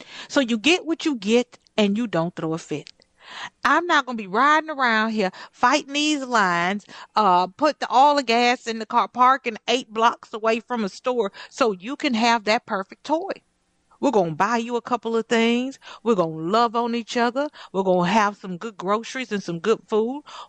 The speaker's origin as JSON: {"language": "English", "town": "Houston", "region": "Texas", "country": "United States", "tie": "born or raised there", "said": "I just remember as a child growing up in Houston, Texas, in Fifth Ward, in the Kelly Court Projects, to be specific. We were in subsidized housing."}